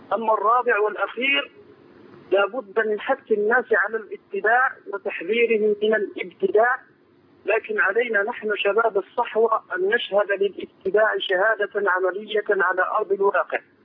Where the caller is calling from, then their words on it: Algeria; أود من الجزائر أن أبعث بنصيحة